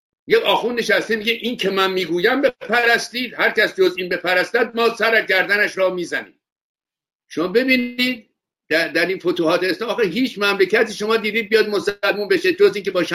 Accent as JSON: {"language": "Persian", "country": "Iran", "said": "من به عنوان یک ایرانی که بسیار به وطنم علاقه دارم و به فرهنگش و به مردمش،"}